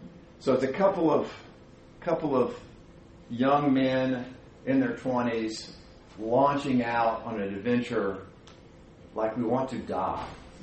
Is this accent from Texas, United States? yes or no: yes; Dallas, Texas, United States; I grew up in the Dallas area, but I spent a lot of time in West Texas.